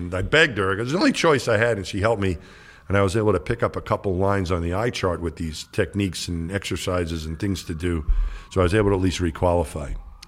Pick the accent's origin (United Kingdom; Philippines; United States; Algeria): United States; New York; And I grew up in New York.